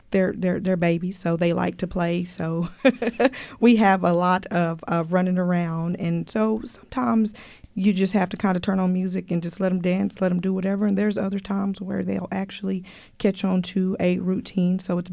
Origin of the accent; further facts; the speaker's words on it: Lubbock, Texas, United States; now in Waco, United States; No, I'm actually born and raised in Lubbock, Texas.